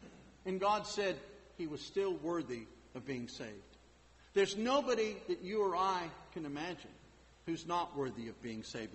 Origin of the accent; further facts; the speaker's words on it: Boston, Massachusetts, United States; born there; I mentioned I was born in Boston. You know, that's a wonderful place.